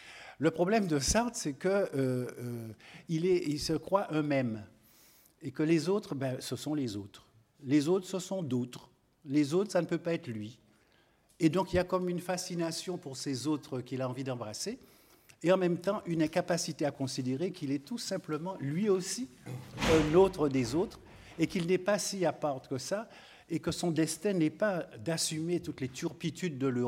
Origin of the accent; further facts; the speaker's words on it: Guadeloupe; qui suis de la Guadeloupe, voilà, tel que je suis là, devant vous